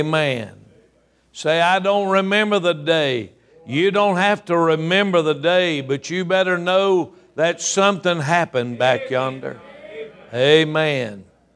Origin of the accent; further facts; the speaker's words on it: Taylorsville, North Carolina, United States; Contrary to popular opinion, I am not from South Carolina. I am a Tar Heel bred and born. And I have been born and raised in a little town called Taylorsville, North Carolina.